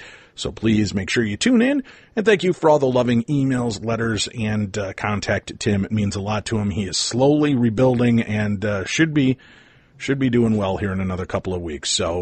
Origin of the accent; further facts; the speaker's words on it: Chicago, Illinois, United States; I grew up in Chicago, so I would look in the Sun Times for the one and the Tribune for the other